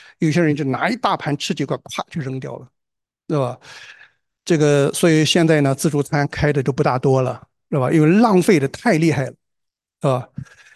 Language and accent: Chinese; China; 那个时候我们中国人叫工作叫什么？叫饭碗，对吧？